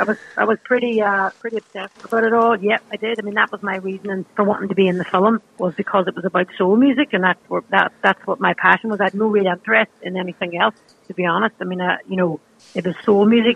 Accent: Derry, Northern Ireland, United Kingdom; my mum was a hairdresser when we were growing up in Derry

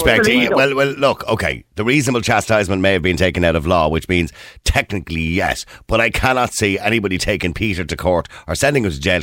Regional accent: Ireland; I mean, here in Ireland, most of us of my age, 50 years of age, 55 actually, would remember our parents.

